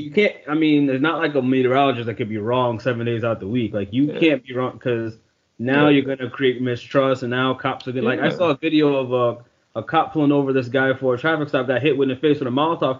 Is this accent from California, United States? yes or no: no; New York, United States; I'm desensitized growing up in New York. Somebody gets shot every day.